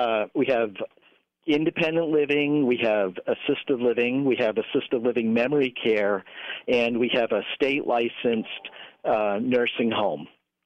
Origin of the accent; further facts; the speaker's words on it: Maine, United States; I was raised in Maine, lived 50 years there